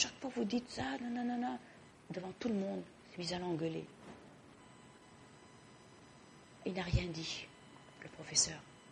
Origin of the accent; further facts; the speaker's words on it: Morocco; Moi, dès que je dis, par exemple, que je viens du Maroc, je vois les idées tout de suite.